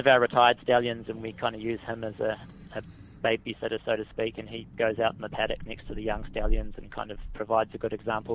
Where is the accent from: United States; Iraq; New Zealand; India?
New Zealand; I grew up in New Zealand. My dad works in the horse business there.